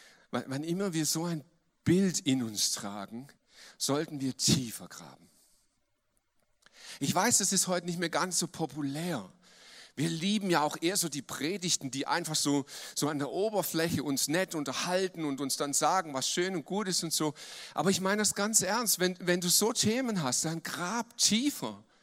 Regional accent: Lüdenscheid, North Rhine-Westphalia, Germany; born there; Ich bin geboren in Lüdenscheid. Lüdenscheid ist so in der Nähe von Dortmund, so ganz grob.

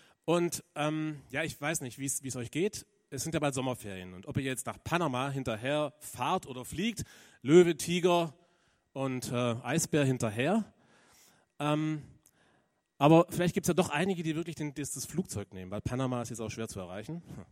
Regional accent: Balingen, Baden-Württemberg, Germany; ich komme aus Balingen.

